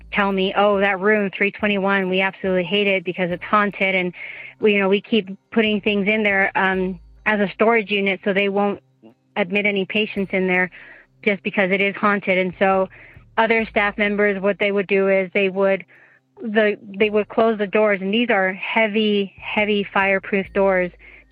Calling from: Utah, United States; I'm calling from Utah.

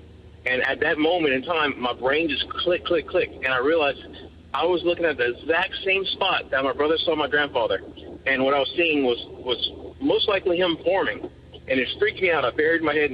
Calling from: Lafayette, Louisiana, United States; I'm calling from Lafayette, Louisiana, and I had a ghost story for you that actually happened to me when I was about 16 years old.

